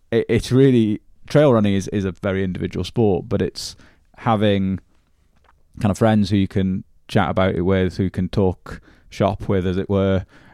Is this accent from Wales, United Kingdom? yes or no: yes; Swansea, Wales, United Kingdom; So I'm from Swansea.